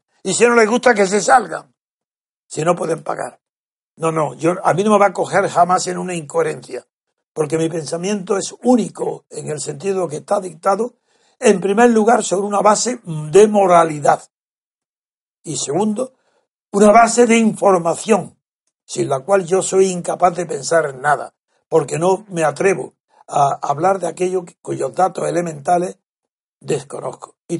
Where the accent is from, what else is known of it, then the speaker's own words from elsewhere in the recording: Spain; es lo único que nos afecta como españoles y como europeos